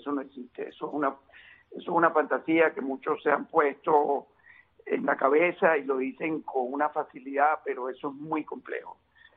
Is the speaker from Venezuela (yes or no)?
yes; Venezuela; y eso mismo que estamos nosotros viendo como venezolanos